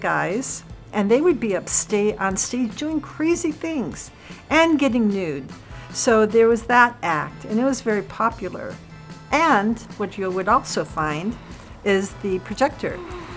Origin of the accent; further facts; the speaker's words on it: Oklahoma City, Oklahoma, United States; born there; I was born in Oklahoma City, Oklahoma. Midwest, through and through.